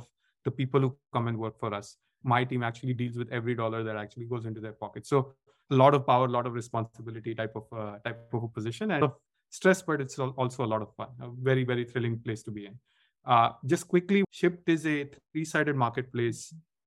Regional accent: Mumbai, Maharashtra, India; English is a second language; moved away as an adult; now in United States; I'm originally from India, from Mumbai. I came to the US for graduate school.

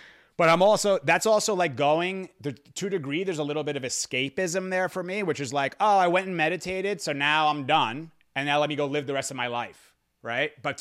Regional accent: New Jersey, United States; I'm from New Jersey. JoJo's from over this area too. She knows the deal.

